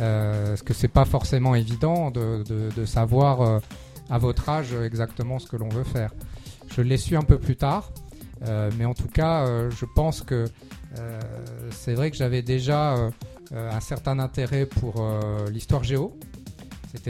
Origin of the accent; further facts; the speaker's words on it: La Rochelle, Nouvelle-Aquitaine, France; je suis né à La Rochelle, j'ai toujours vécu dans cette ville que j'adore. Et je connais bien le quartier de Mireuil puisque j'ai vécu les 14 premières années de ma vie au Lincoln, qui n'est pas loin.